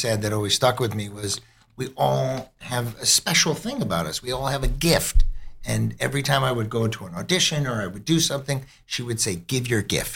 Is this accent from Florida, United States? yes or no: no; Los Angeles, California, United States; From here, from the Pacific Palisades.